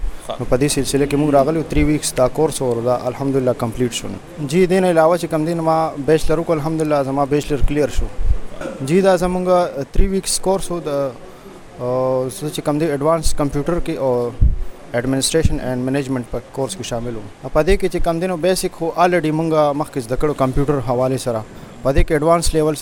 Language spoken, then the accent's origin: Pashto; Mardan, Khyber Pakhtunkhwa, Pakistan; زه د مردان اوسیدونکی یم